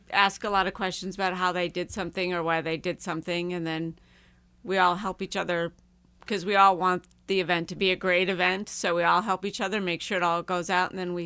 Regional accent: Chicago, Illinois, United States; I'm originally from Chicago, so I've known him since over, I don't know, 20, 30 years ago now.

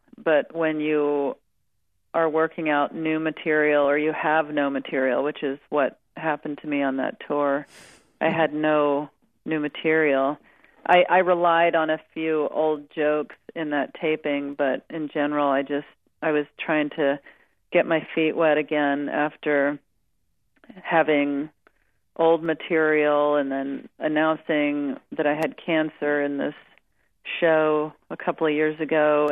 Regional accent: Spring, Texas, United States; also born or lived in Jackson, Mississippi / Pass Christian, Mississippi; I was born in Jackson, Mississippi, and then we moved down to the Gulf Coast to Pas Christian, Mississippi. Mm-hmm. And then we moved to Spring, Texas, which is a smaller town outside of Houston.

